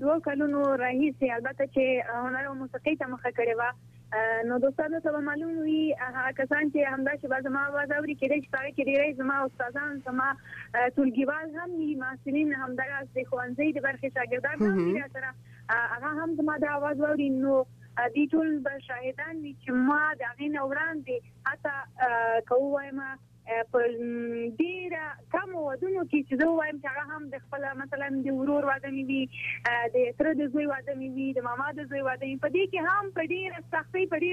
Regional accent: Afghanistan; نو دومره به ورته وایم چې زه یوه افغانه او یوه پښتنه یم.

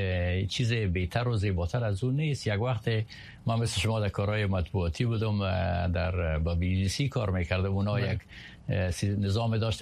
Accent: Kabul, Afghanistan; also born or lived in Kandahar; در کابل که ما بزرگ شدم، در قندهار که ما متولد شدم

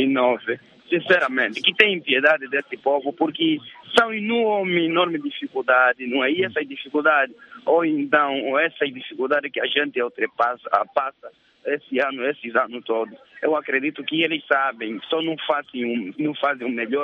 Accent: Angola; a minha visão como angolano e não só como jovem em particular

